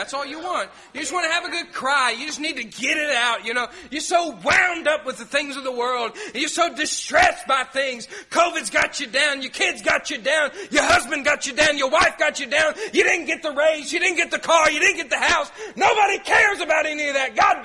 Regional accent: Knoxville, Tennessee, United States; And I said, well, I'm actually not from here. I'm from Knoxville.

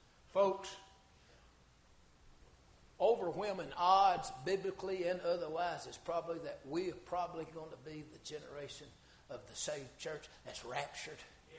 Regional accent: Missouri, United States; also born or lived in Georgia; My daddy pastored in Missouri. We're from Georgia. Clarify. Dad pastored in Missouri, and I was a little boy. In the middle, it was the 70s, but we lived in the 50s.

